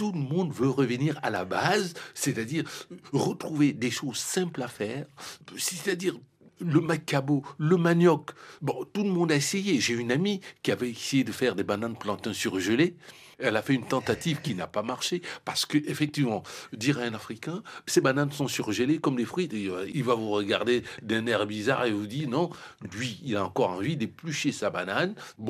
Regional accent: Cameroon; Je suis africain et particulièrement, je viens du Cameroun. C'est-à-dire, s'il faut situer un endroit, c'est-à-dire, je viens de l'Afrique centrale.

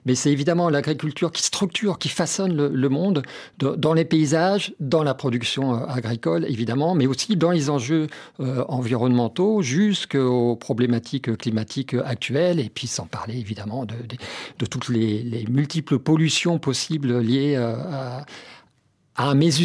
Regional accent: France; Chez nous, en France, 54% de la surface terrestre est dévolue à l'agriculture.

